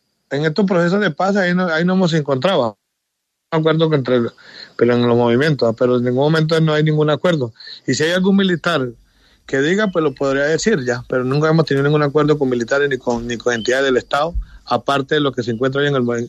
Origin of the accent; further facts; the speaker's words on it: Colombia; Pues siempre hemos participado por ser colombianos.